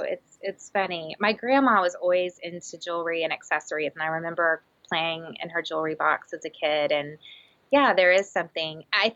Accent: Texas, United States; I'm from Texas, girl. I mean, my wedding was like 500 people and that was small in my family.

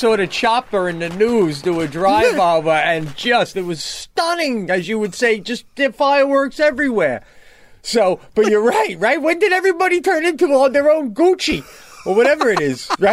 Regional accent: New York, United States; But I know growing up on Long Island, it was a lot of, you know, cops and firemen

